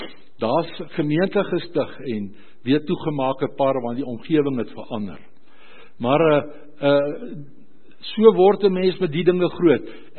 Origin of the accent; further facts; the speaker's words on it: Boksburg, Gauteng, South Africa; ek is uit Boksburg uit, ek en Marietjie toe Stellingveld toe.